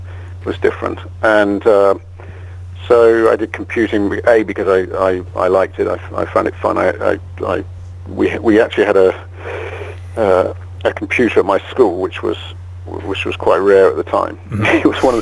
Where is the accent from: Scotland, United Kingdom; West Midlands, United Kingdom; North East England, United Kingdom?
West Midlands, United Kingdom; Birmingham; also born or lived in Manchester; now in London, United Kingdom; I grew up actually in Birmingham, not Alabama, but Birmingham in England, which is kind of in the middle of the UK, or in the middle of England, I should say.